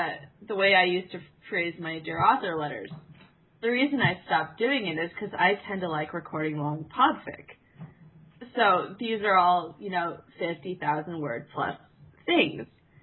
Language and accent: English; United States; accent: American; me and my bad American accent are going to try to read.